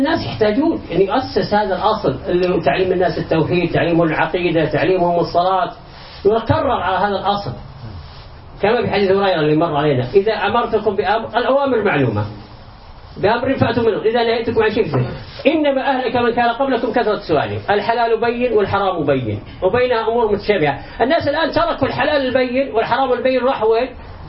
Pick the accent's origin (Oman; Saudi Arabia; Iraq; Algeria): Saudi Arabia; أمة الدعوة في بلادنا السعودية وفي كل البلاد الخليج أو العربي